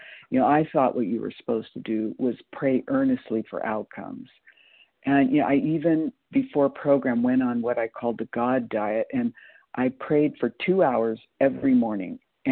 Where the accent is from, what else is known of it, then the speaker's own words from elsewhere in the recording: California, United States; now in Boise, United States; usually in Boise, but today I'm in my home state of California.